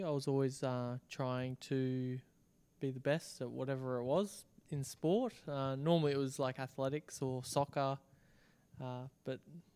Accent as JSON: {"language": "English", "town": "Brisbane", "region": "Queensland", "country": "Australia", "tie": "born or raised there", "said": "Yeah. But I was born in Brisbane."}